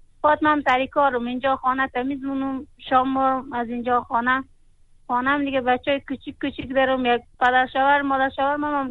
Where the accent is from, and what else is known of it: Afghanistan; born there